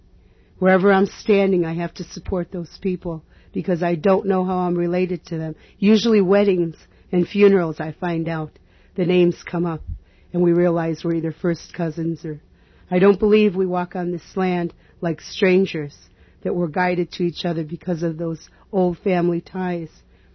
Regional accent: Chicago, Illinois, United States; Well, being born and raised in Chicago, with one grandmother relocated to Fort Dodge, Iowa

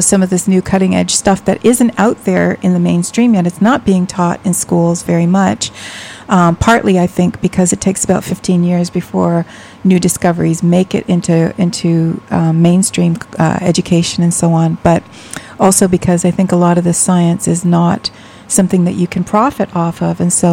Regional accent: New York City, New York, United States; born there; I was born in New York City. My parents were kind of activists during the Civil Rights era, the AIM movement, the American Indian Movement era, and they were quite active.

